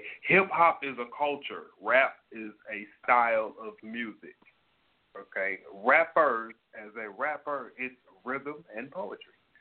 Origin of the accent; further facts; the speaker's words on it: Germany; I grew up in Germany